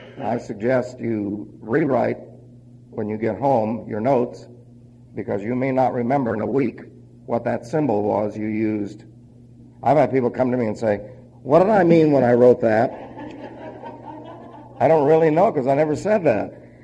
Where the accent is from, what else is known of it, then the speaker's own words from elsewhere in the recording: New York, United States; I said, "I'm sorry, I'm from New York. That's the best I can do, and I'm slowing down."